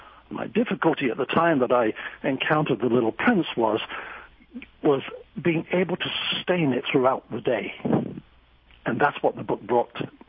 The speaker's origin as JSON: {"language": "English", "region": "Yorkshire and the Humber", "country": "United Kingdom", "tie": "born or raised there", "said": "It was a journey that began growing up in Yorkshire in northern England, and I had grown up in the Church of England, sung in the choir"}